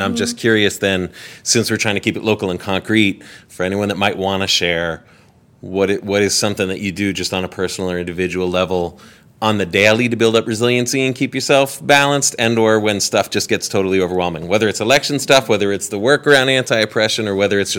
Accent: New York, United States; I'm from New York. I'll do my best.

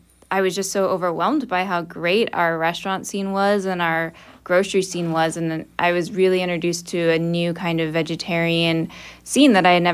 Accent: Valparaiso, Indiana, United States; But I'm originally from Valparaiso, Indiana, which is not a very big city. It's up north.

